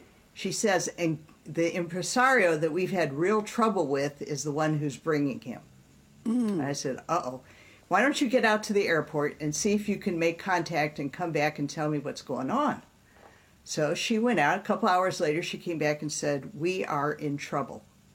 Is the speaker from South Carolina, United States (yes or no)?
no; Detroit, Michigan, United States; I grew up in Detroit.